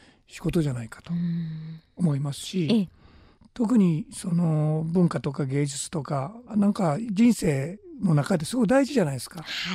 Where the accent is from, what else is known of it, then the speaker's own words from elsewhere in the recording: Wakayama, Japan; まあ、私自身は和歌山市出身ですし